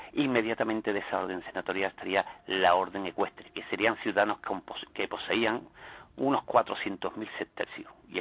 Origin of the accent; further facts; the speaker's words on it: Andalusia, Spain; Primero, como buenos sevillanos, nos olvidamos todos de nuestros mejores hijos.